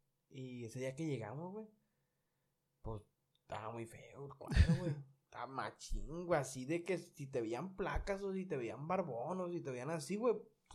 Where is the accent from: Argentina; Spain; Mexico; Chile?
Mexico; Culiacán, Sinaloa; No, pues de Culiacán. Y se nota, mis hablas bien recio, hablas bien golpeado.